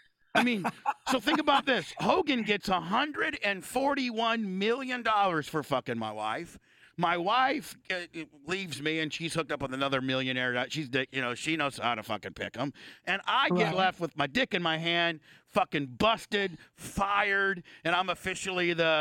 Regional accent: Indiana, United States; No, fucker. I'm a Hoosier. I'm a fucking Hoosier.

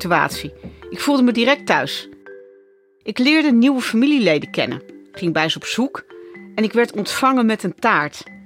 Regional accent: Netherlands; born there; Ik ben geboren in Nederland en geadopteerd door Nederlandse ouders.

